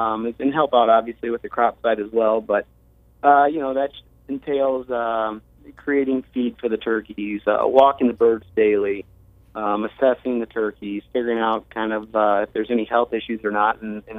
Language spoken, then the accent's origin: English; Morton, Illinois, United States; Background is I grew up here in Morton, Illinois, went out to college at ICC, and then over to ISU